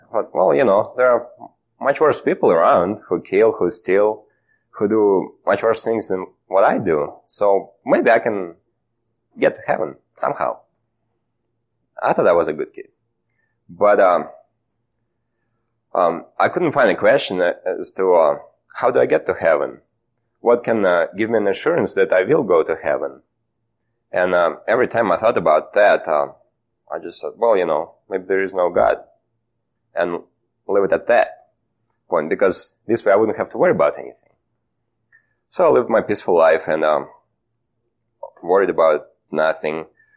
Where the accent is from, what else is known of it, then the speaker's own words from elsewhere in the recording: Russia; Well, being born and raised in Russia, in a communist country, I had no background of any religion.